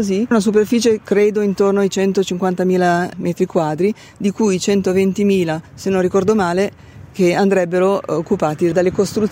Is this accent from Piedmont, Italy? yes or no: no; Bollate, Lombardy, Italy; faccio parte del comitato Data Center No Grazie. Sono di Bollate